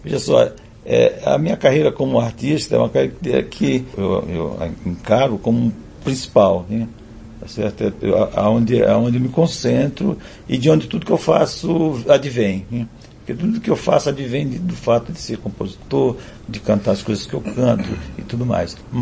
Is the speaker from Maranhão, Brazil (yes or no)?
yes; Cajari, Maranhão, Brazil; moved away; E é por essa porta que eu saí de Cajari, que a gente só viajava de lanche na época.